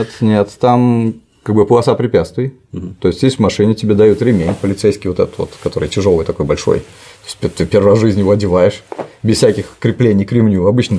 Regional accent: Samara, Samara Oblast, Russia; Я из Самары, мы дрались.

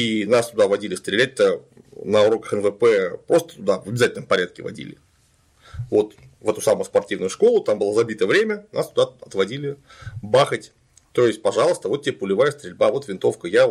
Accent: Klintsy, Bryansk Oblast, Russia; born there; я вот тоже родился не в Питере, родился я в городе Клинцы Брянской области. Ну, город, прямо скажем, небольшой.

